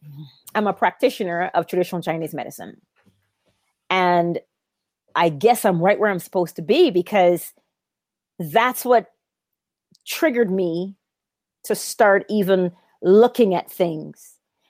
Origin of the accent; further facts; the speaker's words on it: Barbados; I'm also from Barbados, the same tiny island that Neville Goddard was from.